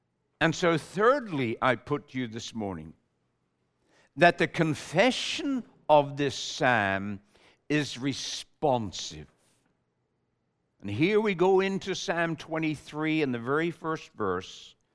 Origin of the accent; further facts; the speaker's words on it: Ireland; And we're Irish. And you know, someone once said that God made Ireland to give the world a song. I was brought up in a home where there was always music and we were always, always singing.